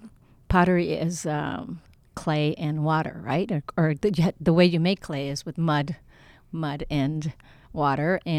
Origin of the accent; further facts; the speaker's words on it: Kanto, Japan; English is a second language; I come from the Kanto region where we eat a lot of soba noodles.